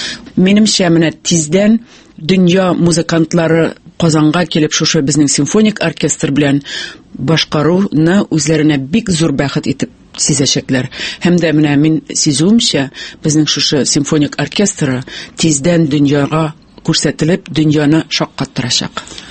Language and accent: Tatar; Kyshlau-Yelga, Bashkortostan, Russia